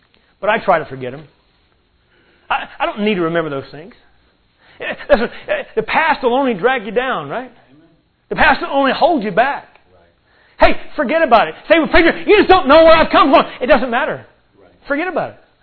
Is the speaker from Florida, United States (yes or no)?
yes; Florida, United States; I grew up in Florida, and I love the warm weather, and God has put us on the mission field where it's cold.